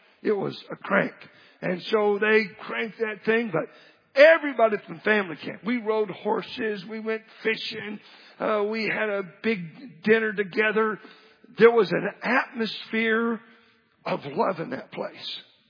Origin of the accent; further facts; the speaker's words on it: Oklahoma, United States; I remember growing up in Oklahoma, my grandparents would have a July 4th celebration.